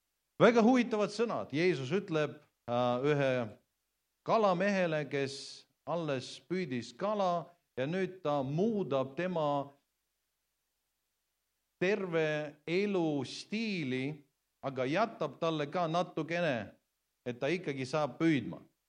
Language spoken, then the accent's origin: Estonian; Pärnu, Pärnu County, Estonia; ma elan Juris, see on päris hea küla, et lasta siis olla. Muidu ma olen pärnakas.